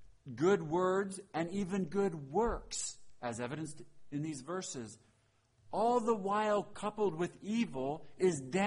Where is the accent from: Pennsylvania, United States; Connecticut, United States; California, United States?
Pennsylvania, United States; All right, I grew up Roman Catholic. I grew up in Pennsylvania. I'm one of seven sons.